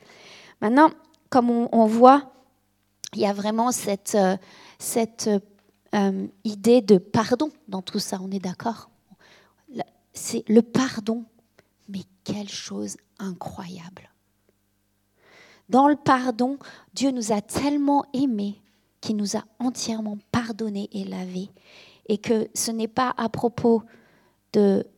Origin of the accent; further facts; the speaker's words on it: Lyon, Auvergne-Rhône-Alpes, France; Alors, je viens de Lyon et c'est bon d'être ici.